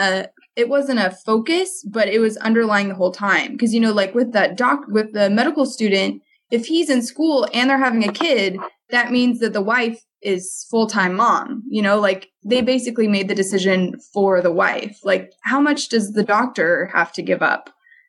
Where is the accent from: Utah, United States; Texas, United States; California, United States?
Utah, United States; Provo; I grew up in Provo